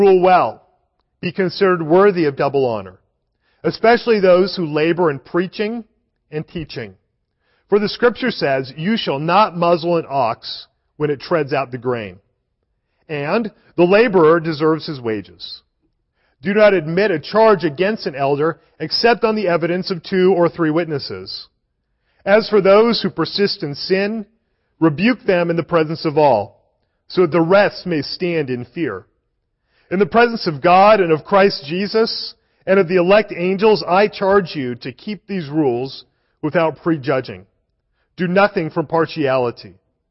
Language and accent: English; Denver, Colorado, United States; I was raised in Denver, Colorado. I spent 31 years inside of Colorado.